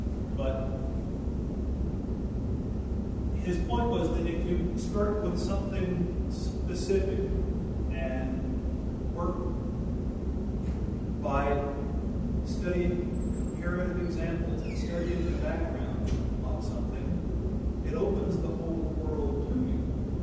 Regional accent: Clearwater, Florida, United States; now in White Springs, United States; Well, these days I'm from White Springs, Live Oak, but I grew up down in Clearwater, Pinellas County area, and so Florida is my stomping ground.

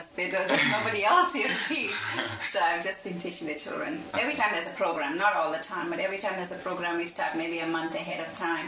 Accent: Tamil Nadu, India; born there; I was born in a village in Madras, from the state of Madras, about 200 miles.

